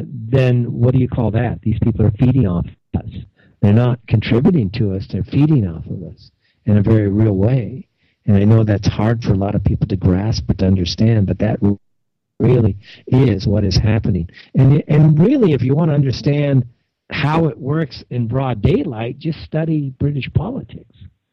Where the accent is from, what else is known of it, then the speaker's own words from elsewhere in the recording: United States; as an American nation, we have a great country, so much talent